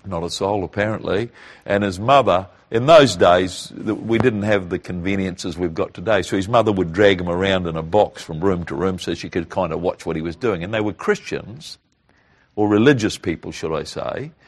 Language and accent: English; New Zealand; I'm a Kiwi, so I can say this, okay?